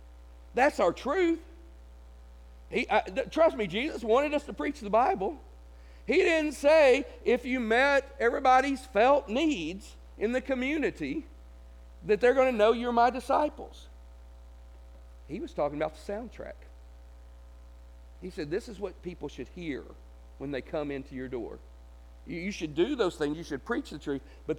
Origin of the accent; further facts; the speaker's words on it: Tennessee, United States; I'm from Tennessee, so not as much, but I'd been in Texas for 5 or 6 years, so I knew good Mexican food.